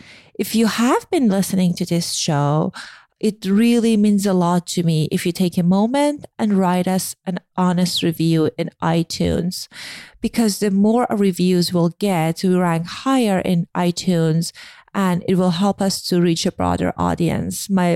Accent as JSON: {"language": "English", "country": "Iran", "tie": "born or raised there", "said": "I grew up in Iran, as many of you guys heard me talking about it in the past. I was born right after Iranian Revolution, in the midst of Iran-Iraq War."}